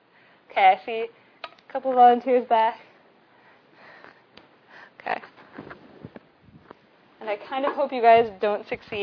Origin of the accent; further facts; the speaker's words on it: Minnesota, United States; I'm originally from Minnesota, a little bit about me. I went to school in Boston at MIT. And then I'm obviously right now in California.